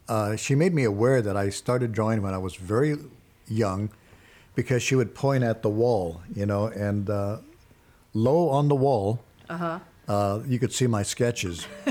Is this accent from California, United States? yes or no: yes; Santa Barbara, California, United States; Red Ryder serials when I was a kid growing up in Santa Barbara.